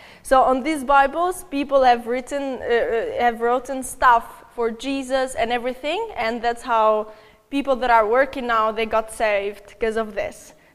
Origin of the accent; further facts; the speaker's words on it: Albania; So, I'm from Albania, Grace Life Albania, and I would like to show my Albanian flag in there so you guys can see it.